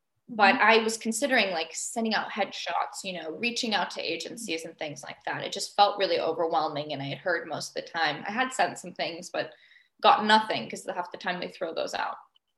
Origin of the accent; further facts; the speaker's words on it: Los Angeles, California, United States; growing up in Los Angeles, you're definitely surrounded by the film industry in general